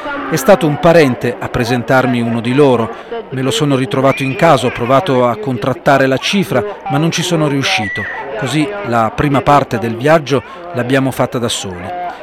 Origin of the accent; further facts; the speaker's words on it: Afghanistan; Italian is a second language; moved away; Dall'Afghanistan siamo dovuti scappare. Io sono a Zara, che se sapete qualche cosa del mio paese è un'etnia perseguitata.